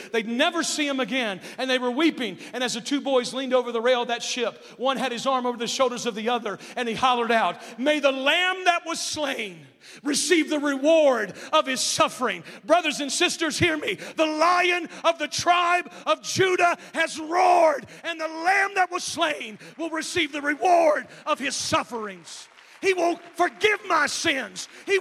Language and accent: English; West Virginia, United States; I'm from West Virginia. We just get sweaty, folks.